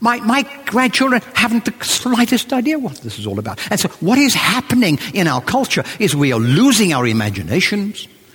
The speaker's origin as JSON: {"language": "English", "country": "South Africa", "tie": "born or raised there", "said": "I was bored a lot when I was a kid. I grew up in South Africa. There was no television in my day."}